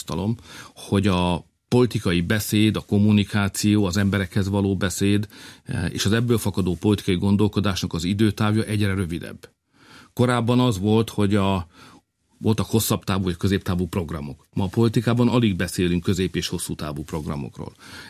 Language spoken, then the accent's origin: Hungarian; Hungary; mi ellen fogunk állni, mert mi magyarok vagyunk